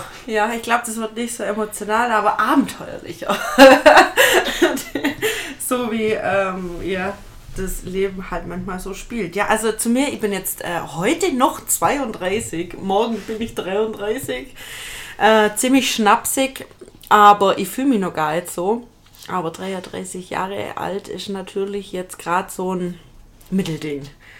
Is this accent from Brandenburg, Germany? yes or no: no; Laupheim, Baden-Württemberg, Germany; Also ich bin in Laupheim geboren und wohne immer noch in Laupheim.